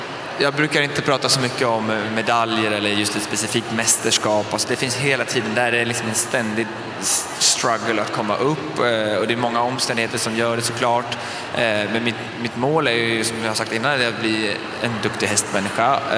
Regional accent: Sweden; Jag har inte varit hemma i Sverige så länge, utan jag har ju varit utomlands och jobbat väldigt länge.

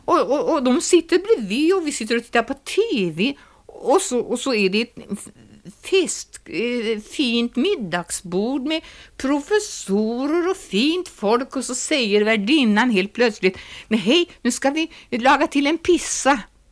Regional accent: Sweden; Vi är ju inga italienare nämligen, vi är ju svenskar.

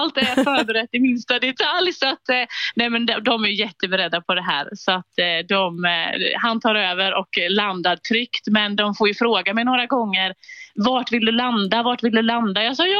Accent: Småland, Sweden; och jag är från Småland

